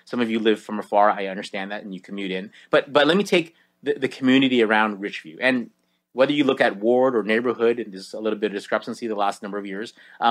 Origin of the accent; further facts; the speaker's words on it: Ontario, Canada; I grew up in Ontario. I was born in Ontario.